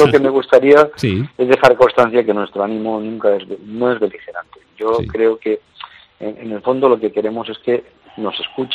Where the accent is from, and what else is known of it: Valencian Community, Spain